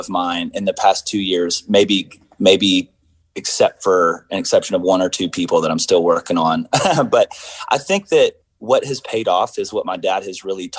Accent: Myrtle Beach, South Carolina, United States; also born or lived in Dallas / Charleston; But we were there for a short stint, and then we moved to Myrtle Beach. And I grew up there till about 15, Dirty Myrtle. And then we moved to Charleston.

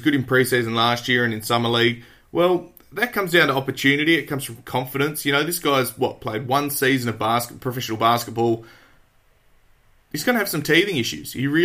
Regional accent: Australia; I mean, he's a Kiwi, and I'm an Aussie.

